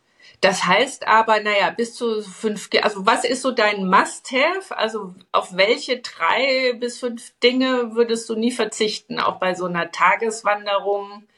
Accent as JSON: {"language": "German", "region": "Bavaria", "country": "Germany", "also_born_or_lived": "Black Forest", "said": "Also ich komme aus dem Süden, aus dem Bayerischen Wald und im Schwarzwald"}